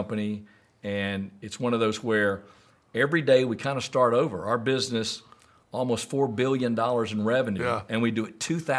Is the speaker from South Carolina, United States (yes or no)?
yes; Anderson, South Carolina, United States; but growing up in Anderson, South Carolina, I went to Clemson.